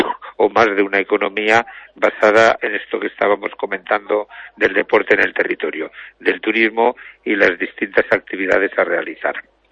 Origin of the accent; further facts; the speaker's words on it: Aragon, Spain; yo soy de Aragón, no soy de esa zona